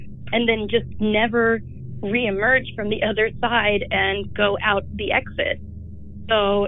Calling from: Kansas City, Missouri, United States; I am calling you from Kansas City, but this happened in Brooklyn.

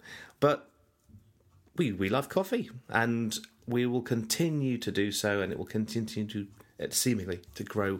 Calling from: United Kingdom; Now, traditionally, the British people, because I'm calling from Britain

